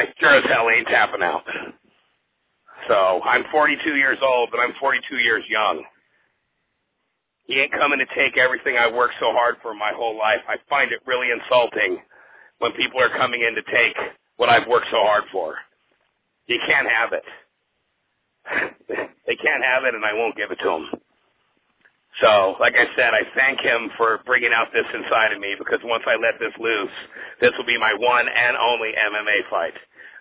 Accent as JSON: {"language": "English", "region": "Arizona", "country": "United States", "tie": "born or raised there", "said": "Jimmy was from my home state of Arizona."}